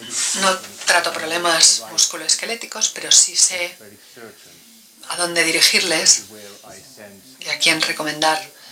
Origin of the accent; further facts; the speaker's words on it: Finland; Yo soy de Finlandia.